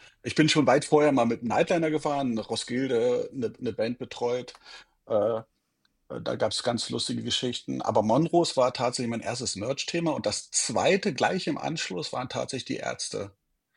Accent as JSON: {"language": "German", "town": "Salzwedel", "region": "Saxony-Anhalt", "country": "Germany", "tie": "born or raised there", "said": "bis hin zu örtlichen Produktionsleitungen in meiner alten Heimatstadt Salzwedel"}